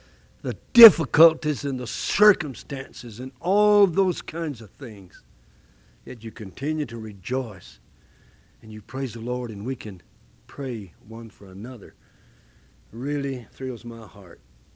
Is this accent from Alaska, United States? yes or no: no; Frisco, Texas, United States; I used to get up there and tell them … from Frisco, Texas, and I'm 79 years young.